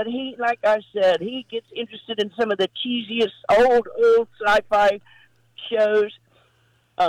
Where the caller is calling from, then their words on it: Crawfordville, Florida, United States; I am from Crawfordville, Florida.